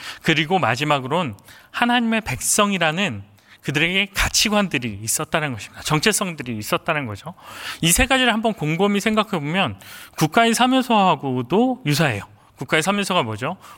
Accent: Chungcheong, South Korea; 저는 개인적으로 충청도 사람인데

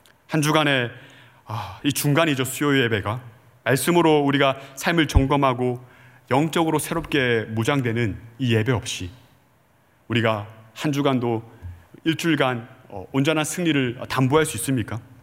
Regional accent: Geoje, South Gyeongsang, South Korea; 고향이 거제도입니다.

